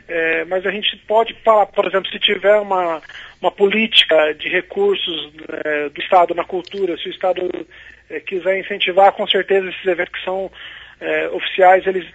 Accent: Marialva, Paraná, Brazil; sou de Marialva, né? Sou da região metropolitana de Maringá

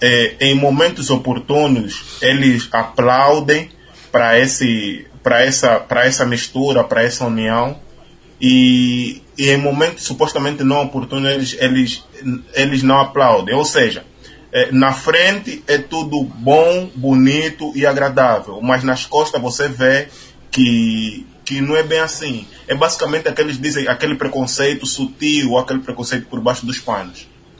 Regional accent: Angola; now in Brazil; Só que quando eu chego no Brasil, muita gente me perguntava, você de onde? Eu dizia, sou de Angola.

